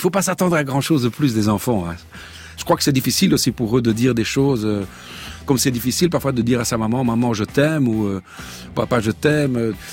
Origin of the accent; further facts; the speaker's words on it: Brussels, Brussels-Capital Region, Belgium; Je lui ai dit que j'avais 19 ans et que je venais de Bruxelles.